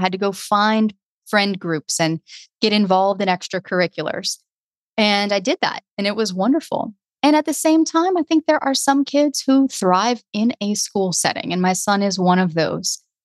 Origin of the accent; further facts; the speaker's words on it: the South, United States; It's interesting you even mentioned my accent because for a long time, people had no idea that I was from the South.